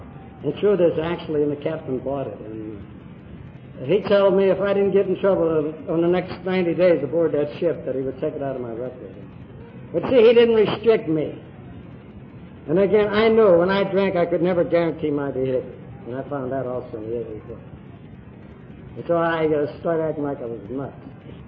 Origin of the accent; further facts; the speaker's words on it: St. Louis, Missouri, United States; And I went back to St. Louis, my hometown.